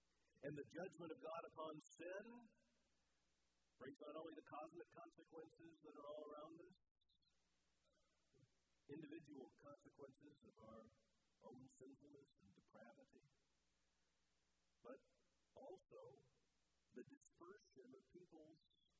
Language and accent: English; Florida, United States; I grew up in Florida around Spanish-speaking people.